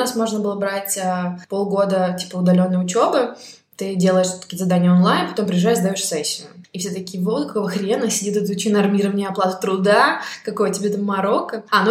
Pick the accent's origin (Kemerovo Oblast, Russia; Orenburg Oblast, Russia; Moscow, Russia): Kemerovo Oblast, Russia; Kemerovo; Да, я из Кемерово. Из Сибири.